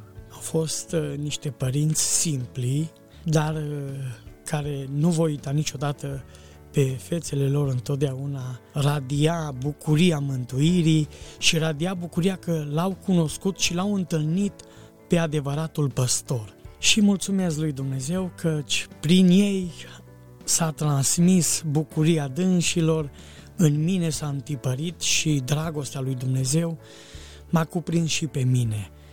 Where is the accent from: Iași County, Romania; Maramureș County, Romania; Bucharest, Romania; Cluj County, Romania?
Cluj County, Romania; Cluj-Napoca; vin din Cluj, din județul Cluj, din Biserica Pentecostală Someșul Rece, acolo prin Harul Domnului slujesc. M-am născut într-o familie de credincioși